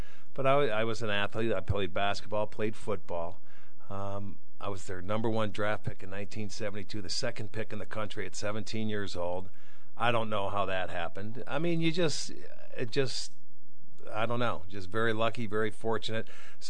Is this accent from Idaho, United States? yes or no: no; Cleveland, Ohio, United States; I'm from Cleveland, man.